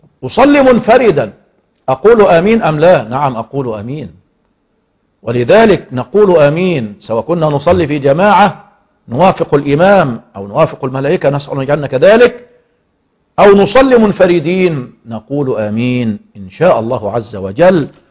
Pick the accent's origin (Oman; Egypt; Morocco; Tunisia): Egypt; في بلادنا مصر